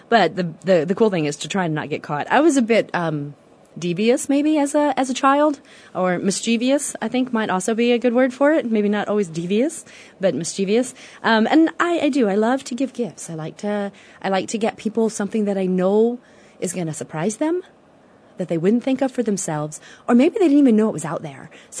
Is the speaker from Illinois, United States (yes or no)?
yes; Illinois, United States; I grew up in Illinois, so it was nothing. If we wanted to go shopping in St. Louis, we got in the car and went.